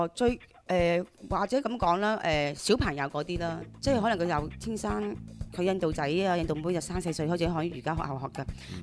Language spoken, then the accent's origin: Cantonese; Hong Kong